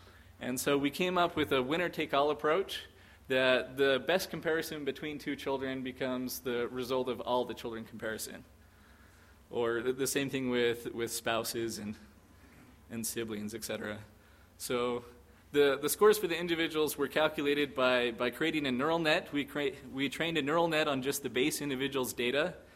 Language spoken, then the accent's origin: English; Provo, Utah, United States; born there; I was born in the Provo Hospital, but my parents resided in Orem.